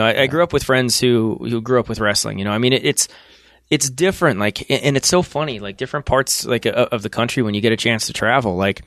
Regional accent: Swoyersville, Pennsylvania, United States; I grew up in a small town called Sawyersville, and it's just across the river from Wilkes-Barre. It's a tiny little dot on the map. There's probably like 6,000 people that live there.

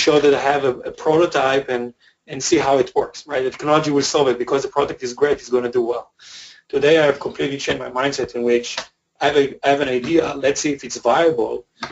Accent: Israel; English is a second language; as much as I'm coming from Israel

